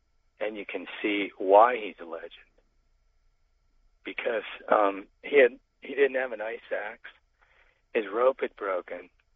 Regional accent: Columbus, United States; Well, I grew up in Columbus

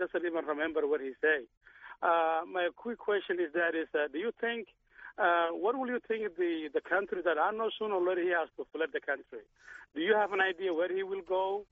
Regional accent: Somalia; I'm originally from Somalia

